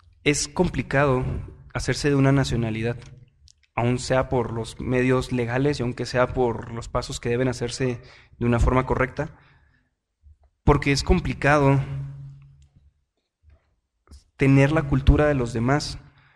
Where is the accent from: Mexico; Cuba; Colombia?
Mexico; born there; La única diferencia es que nacimos en México.